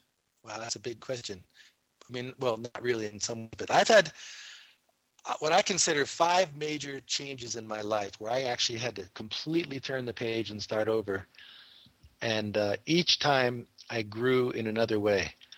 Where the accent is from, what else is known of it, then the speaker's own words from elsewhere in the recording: East Coast, United States; I was raised in the East Coast. I wanted to go to the West Coast, see what was going on.